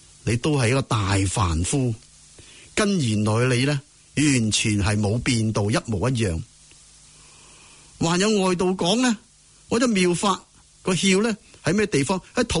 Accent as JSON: {"language": "Cantonese", "region": "Guangdong", "country": "China", "said": "即系我哋广东人"}